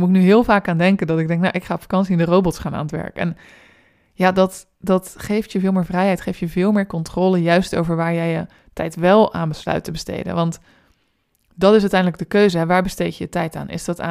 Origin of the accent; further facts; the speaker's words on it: Rotterdam, South Holland, Netherlands; Ik ben een Rotterdamse.